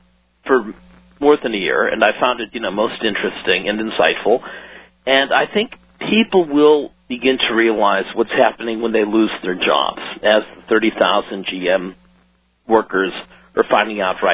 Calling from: Brooklyn, New York, United States; I'm calling from Brooklyn

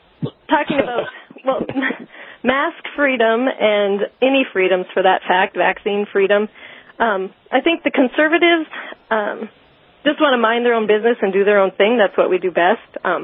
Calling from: Denby, North Dakota, United States; I'm from Denby, North Dakota.

